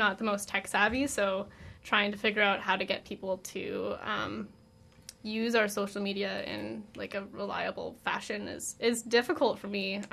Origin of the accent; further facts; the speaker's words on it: Calgary, Alberta, Canada; I'm from Calgary